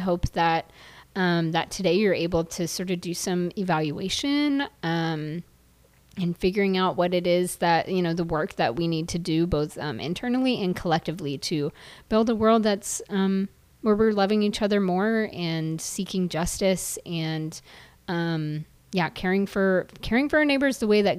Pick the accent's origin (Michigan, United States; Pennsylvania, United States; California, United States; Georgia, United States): Georgia, United States; I'm from Georgia and the Braves were our home team.